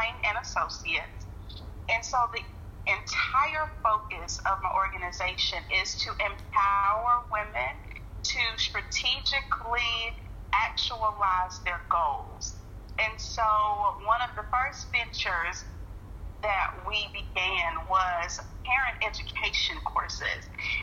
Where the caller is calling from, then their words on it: Sumter, South Carolina, United States; I am calling from Sumter, South Carolina, in the United States of America.